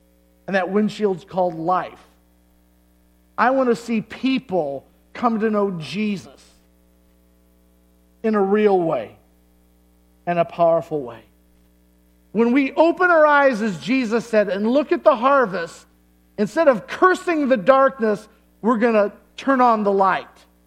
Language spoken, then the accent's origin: English; Dixon, Illinois, United States; I can remember sitting in Dixon, Illinois when I was a little boy. I was born in Dixon. I lived on East Everett, just behind where the gas station is now.